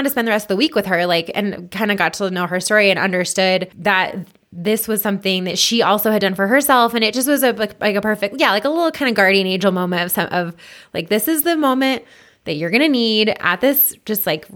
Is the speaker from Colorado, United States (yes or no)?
yes; Boulder, Colorado, United States; I'm like, yeah, you know, I'm from the Boulder area.